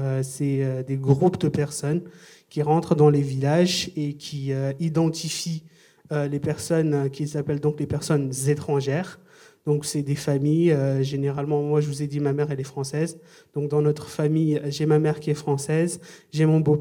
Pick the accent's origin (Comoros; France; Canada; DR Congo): Comoros; born there; also born or lived in Mayotte; je suis né aux Comores, je n'ai pas la nationalité française, j'ai vécu à Mayotte